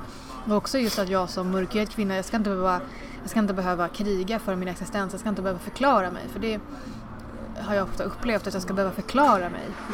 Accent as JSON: {"language": "Swedish", "country": "India", "lives_now": "Sweden", "said": "jag är ju från Indien och det finns inte så jättemånga indier i Sverige."}